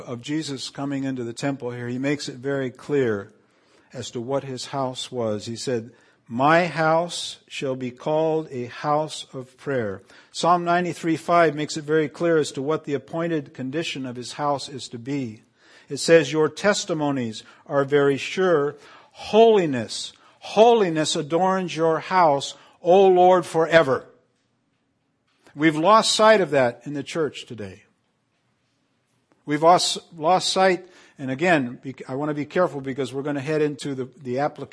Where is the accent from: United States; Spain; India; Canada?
Spain; Canary Islands; I grew up in the Canary Islands where there was still lye soap